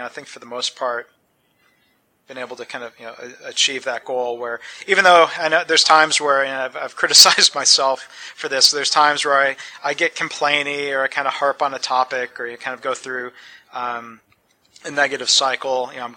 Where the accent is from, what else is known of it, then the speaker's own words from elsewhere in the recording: Michigan, United States; I think, some of the original spark back to growing up in the Detroit suburbs. You know, my dad has been in the auto industry his whole career.